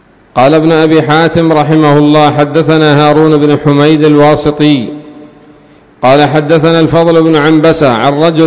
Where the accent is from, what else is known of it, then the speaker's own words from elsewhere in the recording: Yemen; عندنا في اليمن